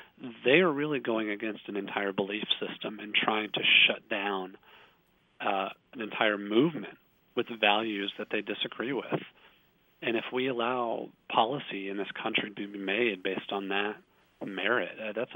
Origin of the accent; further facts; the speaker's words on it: Fort Worth, Texas, United States; now in Washington, United States; I see that going from where I grew up outside Fort Worth to D.C.